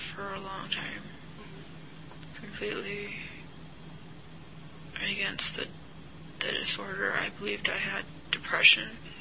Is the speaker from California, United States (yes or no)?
yes; California, United States; born there; also born or lived in Minnesota; I was born in California to my mom and dad.